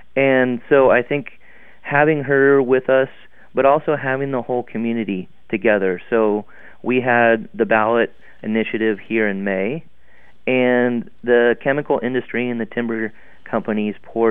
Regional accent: Oregon, United States; And, you know, growing up in Oregon, I've always been around clear cuts.

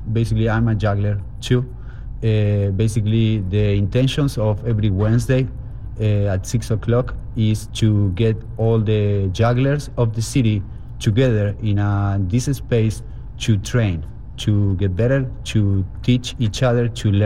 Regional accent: Berazategui, Buenos Aires Province, Argentina; English is a second language; also born or lived in Quilmes; I born in Quilmes, and I'm coming from Berazategui, Plátanos. That's my really, really little hometown where I was raised, yes.

